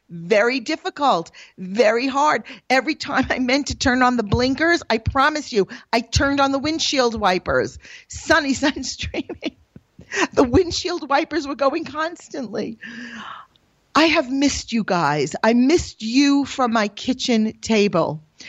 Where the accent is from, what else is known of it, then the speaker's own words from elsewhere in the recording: Jerusalem, Jerusalem District, Israel; So I was there, and because I came from Jerusalem, I was like a rock star.